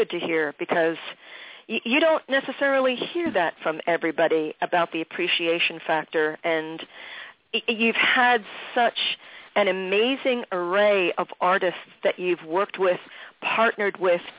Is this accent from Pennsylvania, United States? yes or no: yes; Pennsylvania, United States; I'm from Pennsylvania, too. We were right down the street from each other for a long time.